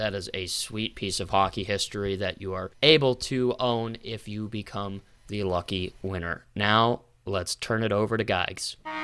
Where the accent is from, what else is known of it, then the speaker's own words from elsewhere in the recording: New Rochelle, New York, United States; I grew up in New Rochelle, which is